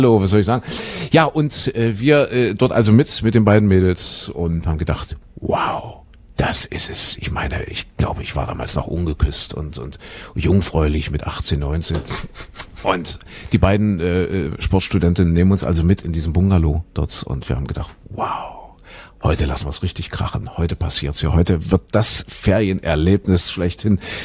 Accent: West Germany, Germany; das würde ich jetzt nicht sagen als Wessi

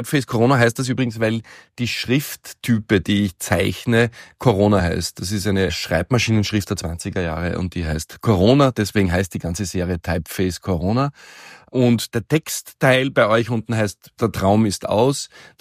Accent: Graz, Styria, Austria; born there; geboren 1975 in Graz. 1993 habe ich in Graz die Meisterschule für Malerei besucht, im Jahr darauf nach Wien gegangen und bei Bruno Cironcoli Bildhauerei studiert.

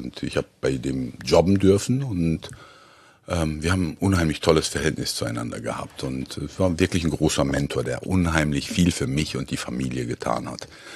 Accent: Hamburg, Germany; Also wenn man als Hamburger liebt man die Stadt um all ihre Vorteile, aber es nervt schon.

